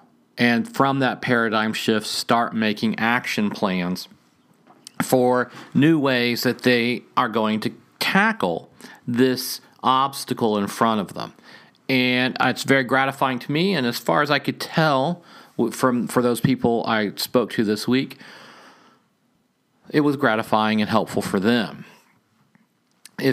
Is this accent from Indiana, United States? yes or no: yes; Indiana, United States; I grew up in central Indiana, from there all the way down to the Kentucky border.